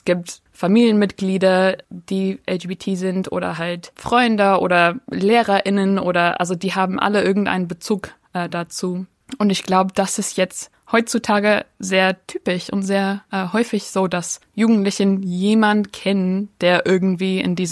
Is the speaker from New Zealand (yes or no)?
yes; Dunedin, Otago, New Zealand; German is a second language; Ich bin hier in Utipoti, Dunedin aufgewachsen. Mein Papa kommt aus England und meine Mama ist in Neuseeland aufgewachsen, aber ursprünglich ihre Familie auch aus Großbritannien.